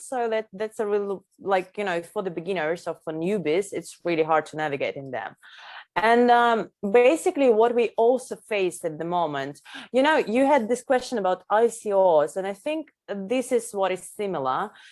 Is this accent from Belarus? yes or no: yes; Belarus; English is a second language; you are from Belarus, so and I'm also from Belarus